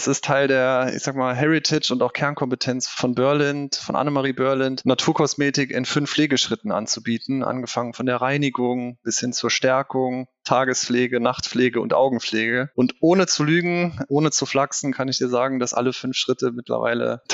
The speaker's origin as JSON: {"language": "German", "town": "Trier", "region": "Rhineland-Palatinate", "country": "Germany", "tie": "born there", "said": "Bin gebürtiger Trierer"}